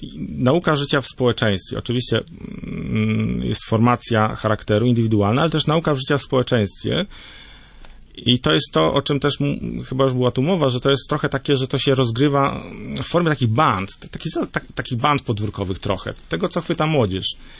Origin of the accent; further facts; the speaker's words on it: Nałęczów, Lublin Voivodeship, Poland; ja pochodzę z dosyć niedużej miejscowości, to jest Nałęczów pod Lublinem